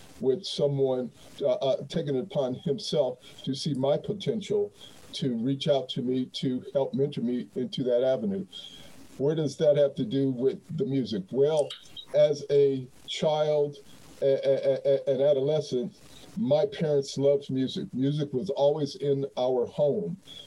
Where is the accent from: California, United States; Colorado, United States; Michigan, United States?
Colorado, United States; Denver; I'm originally from Denver, Colorado. I went to college at the University of Northern Colorado, where athletics was my ticket to higher education.